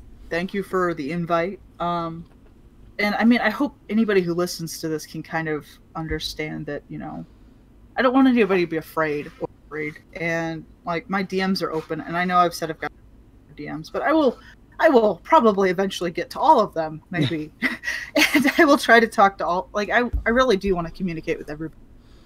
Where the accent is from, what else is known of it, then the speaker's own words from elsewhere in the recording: United States; You know, speaking as an American, the way that South African politics are represented is grossly and terribly misrepresented